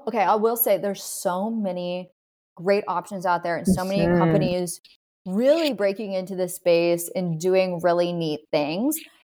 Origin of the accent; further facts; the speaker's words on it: Texas, United States; accent: Texas; I always say it with my Texas accent.